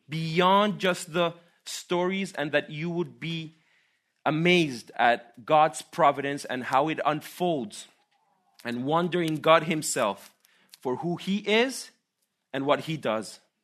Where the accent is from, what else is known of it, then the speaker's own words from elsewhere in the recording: Costa Rica; So all my kids and wife have the Swiss passport. Not myself. I come from the Swiss of Central America. That's how they call Costa Rica.